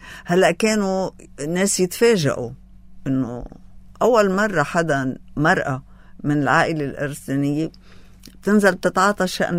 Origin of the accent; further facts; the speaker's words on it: Choueifat, Mount Lebanon, Lebanon; أنا بنت ضيعة وأنا بدي أتعاطى مع أهالي ضيعتي بهالطريقة، فصرت روح على كل المناسبات الأهلية والشعبية والاجتماعية، روح عليها بالشويفات،